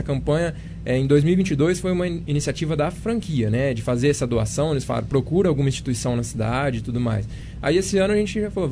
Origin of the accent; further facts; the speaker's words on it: Monte Alto, São Paulo, Brazil; eu sou nascido e criado em Monte Alto.